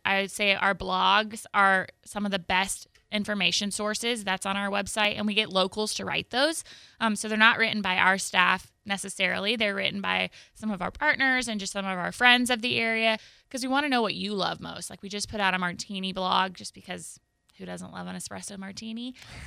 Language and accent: English; Fort Walton Beach, Florida, United States; I grew up in Fort Walton, so the Thunderbirds are, you know, that's where they're from.